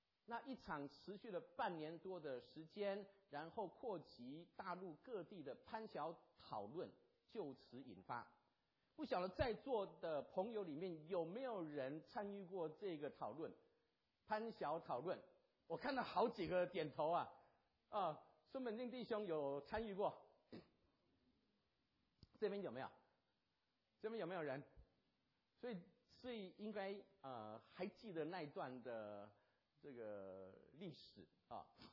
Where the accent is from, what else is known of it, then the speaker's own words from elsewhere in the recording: Taiwan; 我来自台湾